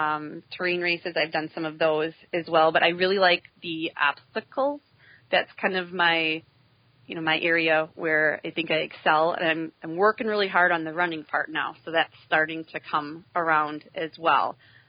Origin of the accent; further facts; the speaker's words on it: Elkhart Lake, Wisconsin, United States; It actually ended up being in my hometown where I went to high school at Elkhart Lake, Wisconsin.